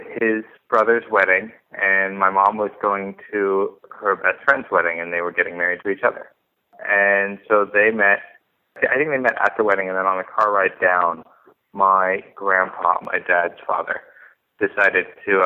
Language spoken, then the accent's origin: English; Salt Lake City, Utah, United States; also born or lived in Phoenix, Arizona; but grew up mostly in Salt Lake, up on the East Bench by the Hobo Zoo, and grew up there in a good, strong LDS family.